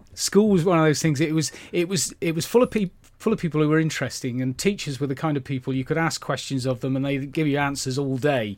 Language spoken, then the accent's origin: English; Yeovil, South West England, United Kingdom; born there; that's why I was born in Yeovil.